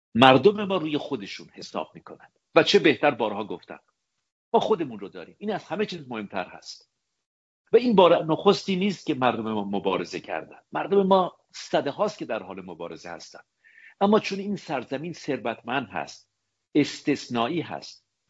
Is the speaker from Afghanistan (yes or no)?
no; Iran; moved away; ما زمانی که به کشورهای اروپایی و آمریکایی اومدیم اسم خودمون رو عوض کردیم. مبادا بفهمن که ما ایرانی هستیم.